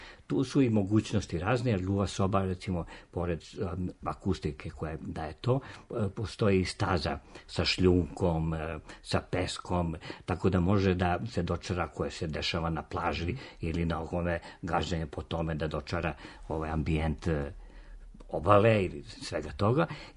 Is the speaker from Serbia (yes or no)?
yes; Sokobanja, Zaječar District, Serbia; Ja sam rodom iz Soko Banje